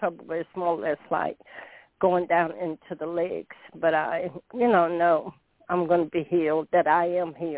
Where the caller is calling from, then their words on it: North Carolina, United States; I'm from North Carolina.